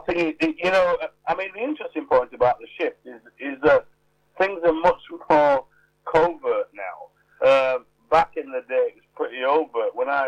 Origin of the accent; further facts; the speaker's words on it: Bradford, Yorkshire and the Humber, United Kingdom; born there; I was born in Bradford and my sister was born in Jamaica.